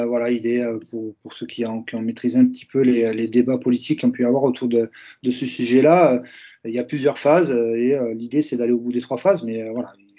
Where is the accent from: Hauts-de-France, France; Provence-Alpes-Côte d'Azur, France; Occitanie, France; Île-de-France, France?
Occitanie, France; Toulouse; now in Brittany, France; moi, en tant que Toulousain, c'est quelque chose que j'ai découvert en arrivant ici.